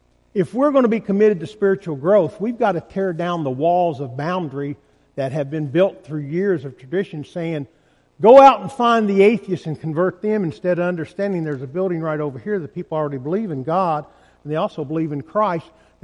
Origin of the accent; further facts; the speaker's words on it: Glasgow, Kentucky, United States; I'm from Glasgow, Kentucky. That's where I was born. If you've ever met anybody from Glasgow, Kentucky, we take pride in being simple-minded.